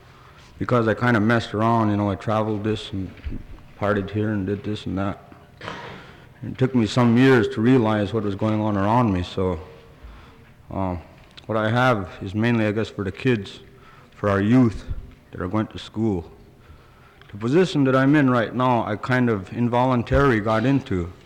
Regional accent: Akiak, Alaska, United States; I'm from Akiak.

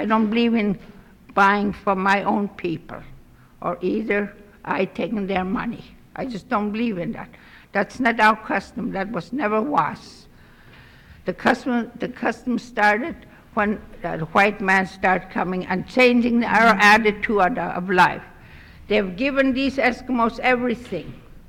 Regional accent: Aniak, Alaska, United States; I am here from Aniak.

